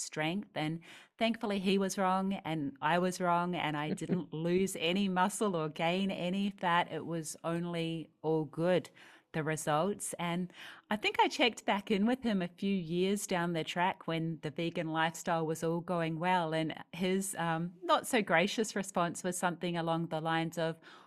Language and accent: English; New Zealand; passing trucks full of sheep on their way to slaughter where I grew up in New Zealand.